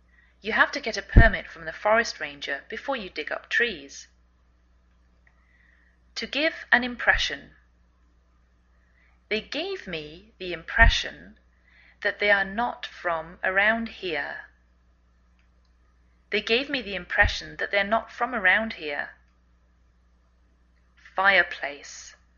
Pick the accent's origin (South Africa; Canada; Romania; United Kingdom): United Kingdom; England; moved away as an adult; now in United States